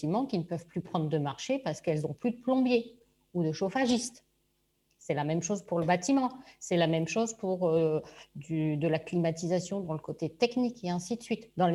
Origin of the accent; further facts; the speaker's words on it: Bordeaux, Nouvelle-Aquitaine, France; nous on est bordelais depuis longtemps, on a bien vu les évolutions.